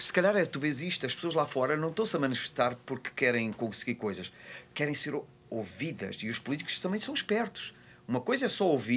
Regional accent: Azores, Portugal; born there; Eu sou português, nasci nos Açores, porquê?

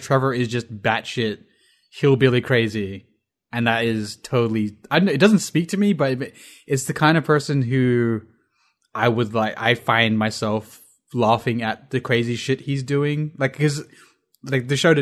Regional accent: India; I'm Indian, so I don't really have a problem with colored skin.

